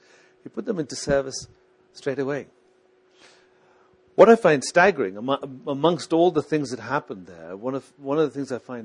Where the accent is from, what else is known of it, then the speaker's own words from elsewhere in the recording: South India, India; I come from South India, as you obviously know